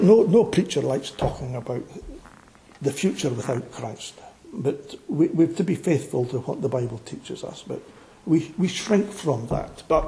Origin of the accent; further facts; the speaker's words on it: Arbroath, Scotland, United Kingdom; a little laddie growing up in Arbroath, hearing the gospel week by week